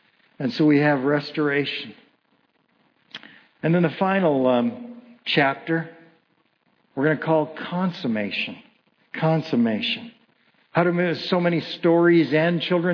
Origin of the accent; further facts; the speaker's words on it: Kitchener, Ontario, Canada; And so we grew up there in Kitchener, Ontario.